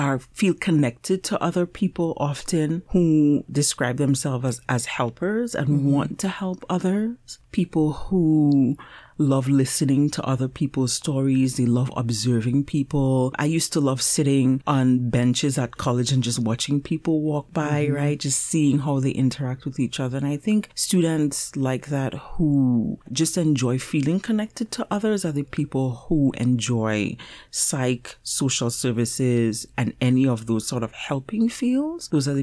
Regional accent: Trinidad & Tobago; So I grew up in Trinidad and Tobago

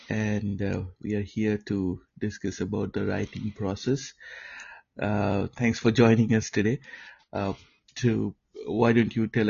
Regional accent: eastern India, India; English is a second language; Eastern India.

